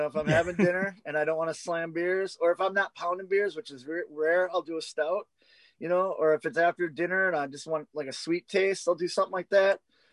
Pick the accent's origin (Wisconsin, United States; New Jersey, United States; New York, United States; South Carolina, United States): Wisconsin, United States; Milwaukee; Yeah, remember, I'm from Milwaukee.